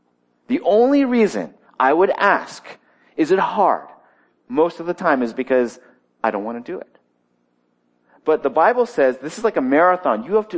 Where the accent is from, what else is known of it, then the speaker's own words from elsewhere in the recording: United States; If it was up to me and sort of my upbringing as an American, middle-class kind of guy, there would be nothing hard about Christianity.